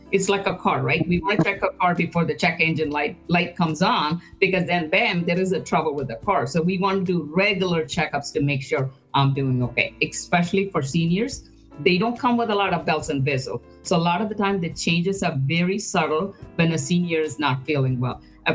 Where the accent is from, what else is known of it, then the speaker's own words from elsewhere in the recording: India; moved away as an adult; now in United States; when I came from India to the United States to start my training